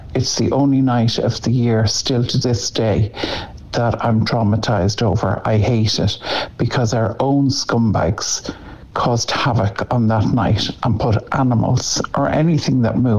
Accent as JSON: {"language": "English", "town": "Finglas", "region": "County Dublin", "country": "Ireland", "said": "Now, I'm somebody originally from Finglas"}